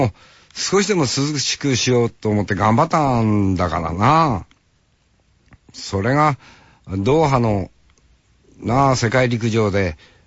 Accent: Hokkaido, Japan; まあ俺はね、その北海道民としてですね、札幌市民じゃないですから、足郎町民ですからね

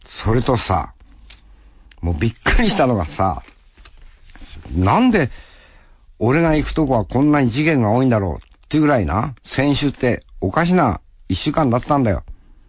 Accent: Hokkaido, Japan; 俺はお前ね、北海道生まれの北海道育ちなのにね、もう寒がりだからな

